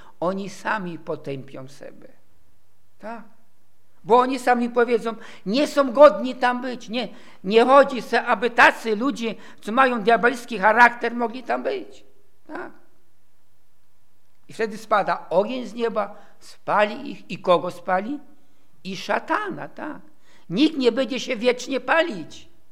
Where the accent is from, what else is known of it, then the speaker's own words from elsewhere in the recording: Katowice, Silesian Voivodeship, Poland; also born or lived in Nysa; miasto Nysa, tam gdzie ja się urodziłem. No i ja jestem z Katowic